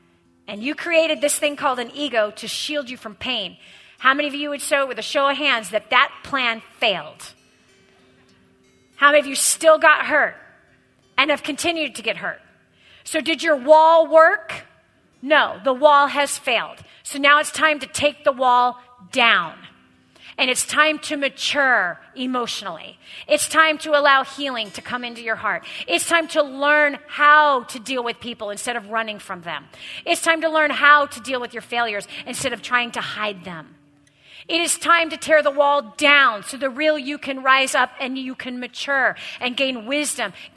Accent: Texas, United States; I'm from Texas.

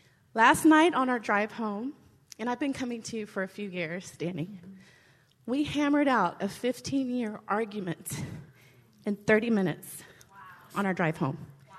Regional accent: Dallas, Texas, United States; I'm from Dallas. Thank you for coming to my town.

